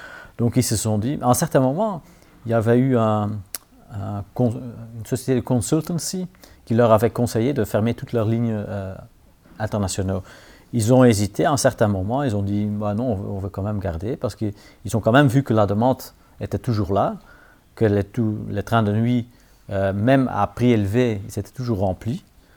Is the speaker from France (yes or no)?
no; Belgium; Entre autres, chez nous en Belgique